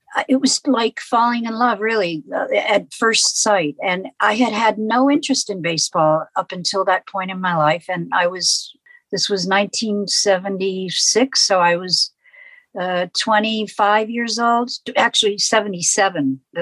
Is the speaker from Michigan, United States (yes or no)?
no; New York City, New York, United States; My twin sister and I grew up in New York City, and we, I guess, led a pretty privileged life.